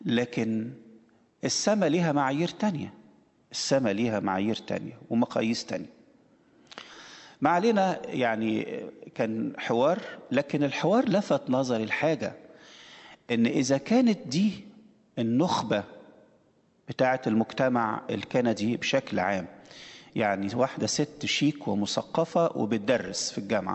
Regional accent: Egypt; وعرفت إن أنا يعني من مصر وأرثوذكسي وكده،

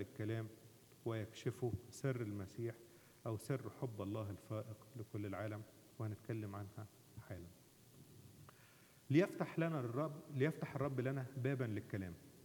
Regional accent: Egypt; زي ما بنقول عندنا في مصر

